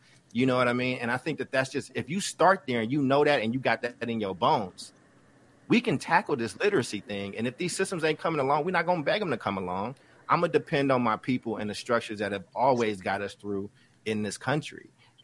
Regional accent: Maywood, Illinois, United States; born there; I was born in Chicago. I was born in the same neighborhood as Fred Hampton.

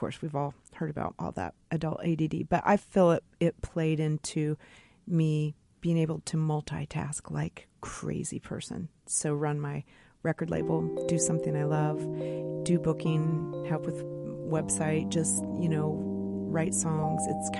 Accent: Midwest, United States; I mean, I feel like for all the places I've been, I am really from the Midwest.

